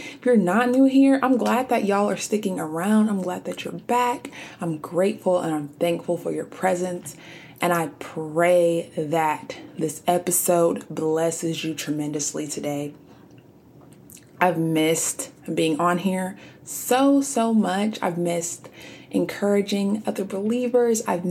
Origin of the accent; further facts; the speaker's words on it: Texas, United States; also born or lived in Georgia; We moved from Georgia back to good old Texas, my home state, and it's just been an adjustment getting used to, you know, being back home